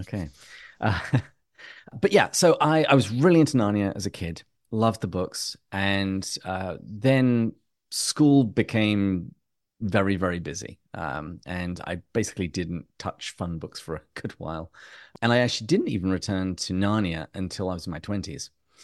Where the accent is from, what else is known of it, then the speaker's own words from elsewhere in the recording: England, United Kingdom; moved away as an adult; now in United States; I'm originally from England. That's why I sound this way.